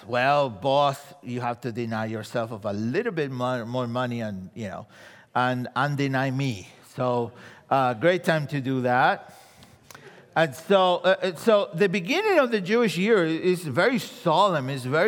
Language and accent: English; Argentina; I'm a Jew from Argentina. That's why I have an accent. So that's, you know, I'm a Jutino. Why? Because I'm a Jew and I'm a Latino.